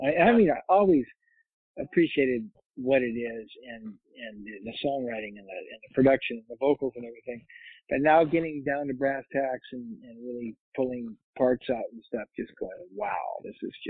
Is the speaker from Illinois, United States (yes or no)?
yes; Chicago, Illinois, United States; There are about 10, maybe a dozen fans that I grew up with in Chicago.